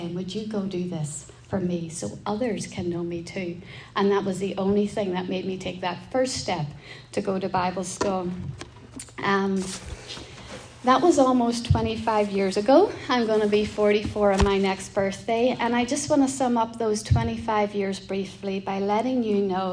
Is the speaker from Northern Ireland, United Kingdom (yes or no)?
yes; Northern Ireland, United Kingdom; now in United States; So I'm from Northern Ireland, but I am now an American citizen. And so I grew up in Northern Ireland in a Christian home, and saved at 11